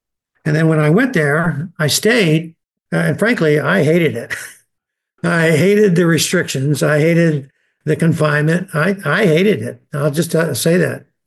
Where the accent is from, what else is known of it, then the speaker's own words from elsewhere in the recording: the South, United States; accent: none; Southern families, first generation off the farm, in both cases from my parents, but I am a Southerner without an accent because I'm an Army brat. So as an Army brat, I grew up in the Army.